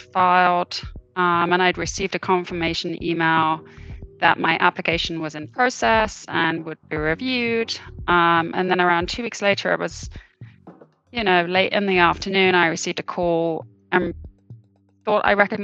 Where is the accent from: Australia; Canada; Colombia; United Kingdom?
United Kingdom; now in United States; I'm not from Kansas either. I am originally British.